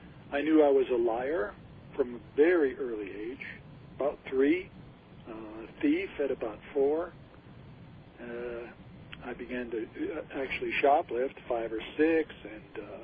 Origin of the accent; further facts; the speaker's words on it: Massachusetts, United States; also born or lived in Missouri; I thought my trouble was because I was from Massachusetts, because I didn't like the people.